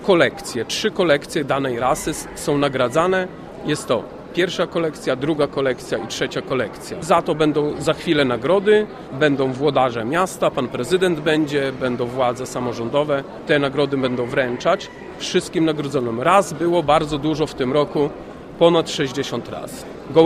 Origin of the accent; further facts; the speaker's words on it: Tomaszów Lubelski, Lublin Voivodeship, Poland; pochodzę z Tomaszowa Lubelskiego.